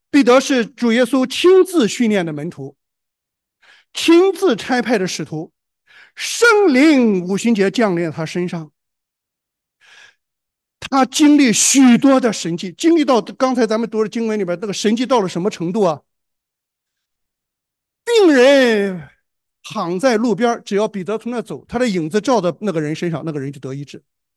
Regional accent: China; 我是中国人，福音从北京传，我在北京，我的普通话说得很好

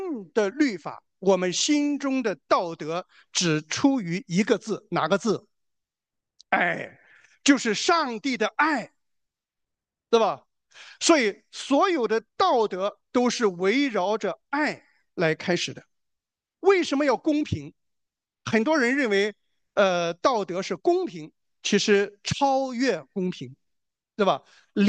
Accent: China; 所以，我们中国人还是那句话，叫做“人不为己”

